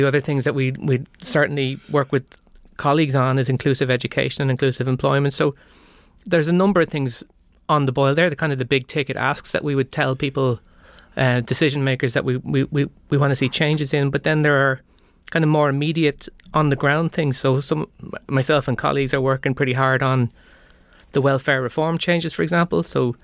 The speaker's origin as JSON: {"language": "English", "town": "Dublin", "region": "Leinster", "country": "Ireland", "lives_now": "Belfast, United Kingdom", "said": "As you can hear from my accent, I'm from Dublin."}